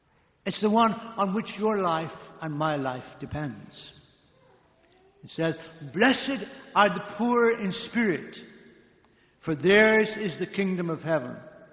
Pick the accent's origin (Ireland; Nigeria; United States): Ireland; Growing up in Ireland after the Second World War, not everything was available.